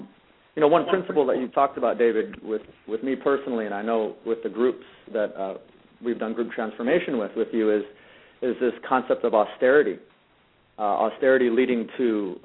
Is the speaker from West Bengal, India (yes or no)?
no; Vrindavan, Uttar Pradesh, India; moved away; also born or lived in New York, United States; And I was born here in New York, actually, in the United States. And then I was brought over to Vrindavan.